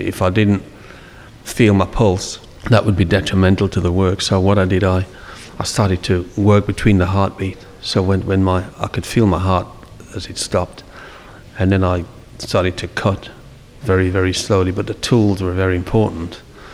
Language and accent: English; England, United Kingdom; born there; I was born in England